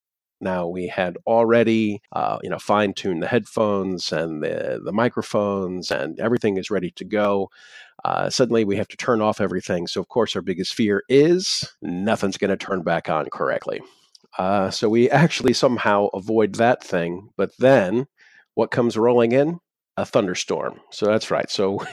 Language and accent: English; United States; now in Wrocław, Poland; I'm also an American guy living in Wrocław, Poland.